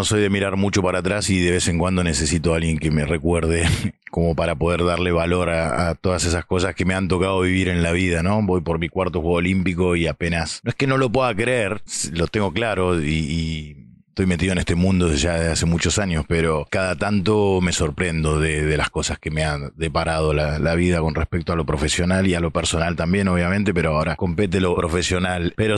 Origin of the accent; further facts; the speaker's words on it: Bahía Blanca, Buenos Aires Province, Argentina; y gracias a que soy de Bahía Blanca, que como bien lo dijiste, en Bahía Blanca el básquetbol no es un deporte, es cultura